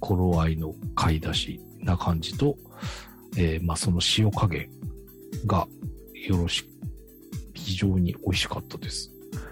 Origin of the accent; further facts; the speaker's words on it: Tsurumi, Kanagawa, Japan; 私の地元鶴見